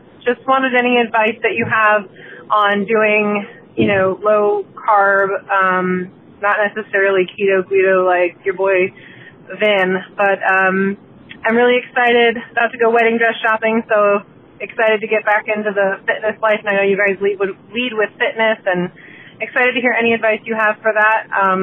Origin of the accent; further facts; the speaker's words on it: Jacksonville, Florida, United States; I'm from Jacksonville, Florida, and I recently got engaged and am super excited about getting married.